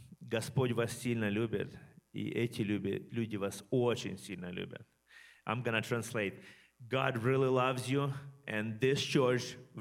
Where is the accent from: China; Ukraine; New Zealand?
Ukraine; now in Seattle, United States; I'm from Ukraine.